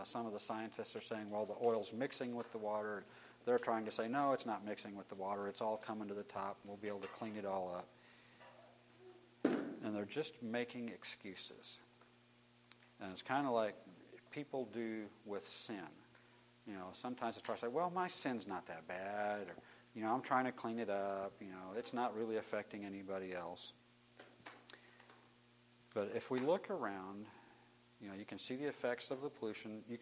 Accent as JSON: {"language": "English", "region": "Wisconsin", "country": "United States", "also_born_or_lived": "Houston, Missouri", "lives_now": "Springfield, United States", "said": "That's my wife, Janine, in the green coat. We're from Springfield, Missouri. Originally, I'm from the Wisconsin area, and my parents moved to Houston, Missouri in 1978."}